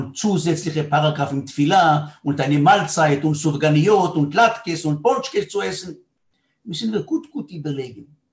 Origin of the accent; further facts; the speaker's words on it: Tel Aviv, Tel Aviv District, Israel; ich bin in Tel Aviv aufgewachsen. In unserem Haus in Ben Yehuda, in Tel Aviv, wir sind die einzige religiöse Familie in unserem Haus